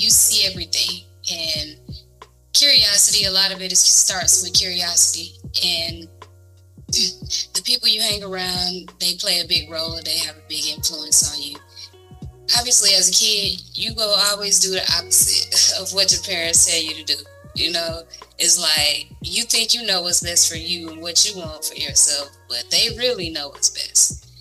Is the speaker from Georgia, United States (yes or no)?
yes; Atlanta, Georgia, United States; So, I mean, as far as growing up in Atlanta, I love it.